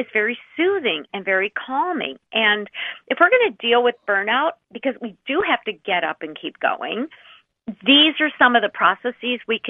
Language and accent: English; Minnesota, United States; You can put your feet like in the dirt in Minnesota. I am from Minnesota.